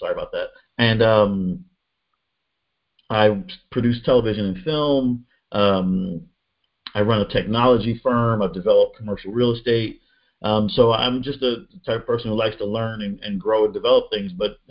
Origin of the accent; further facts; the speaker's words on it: Philadelphia, Pennsylvania, United States; I'm a black man in America. I grew up in Philly. I never lived in a safe space.